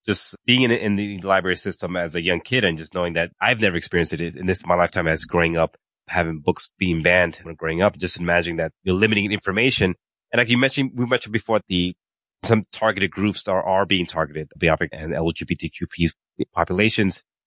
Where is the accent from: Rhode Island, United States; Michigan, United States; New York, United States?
New York, United States; New York City; I grew up in the city, so I grew up in New York City, a public library system there.